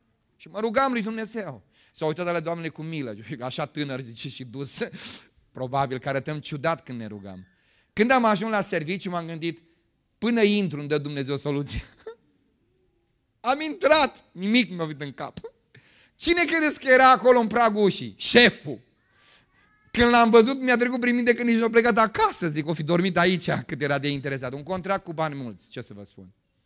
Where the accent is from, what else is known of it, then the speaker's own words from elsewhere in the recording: Bucharest, Romania; Eu sunt din București